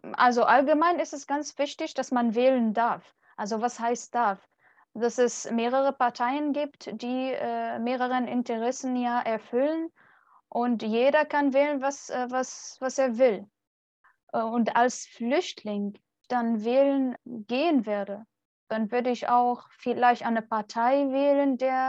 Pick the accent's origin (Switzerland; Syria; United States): Syria; German is a second language; now in Germany; Ich meinte, nee, ich bin Syrerin